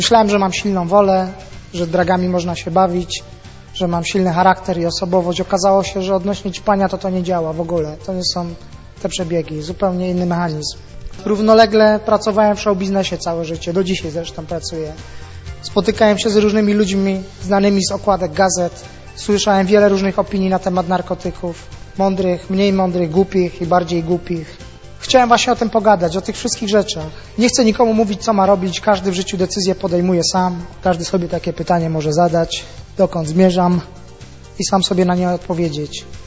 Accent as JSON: {"language": "Polish", "town": "Katowice", "region": "Silesian Voivodeship", "country": "Poland", "said": "Przykładowo, ja z Katowic pochodzę"}